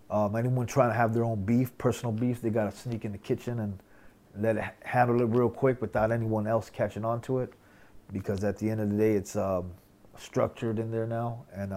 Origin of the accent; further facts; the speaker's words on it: California, United States; And, you know, we grew up in Southern California, so it don't matter who you are.